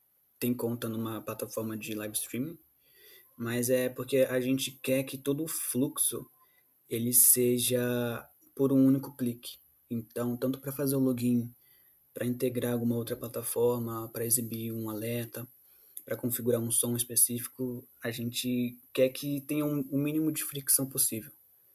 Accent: Rio de Janeiro, Brazil; eu sou do Rio de Janeiro, da Baixada Fluminense, cresci vendo os meus amigos ou indo para caminhos errados ou abandonando a escola

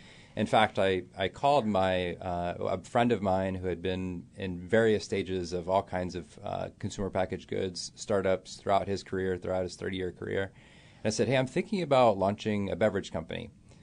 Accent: Florida, United States; I grew up on Publix. I grew up in Florida.

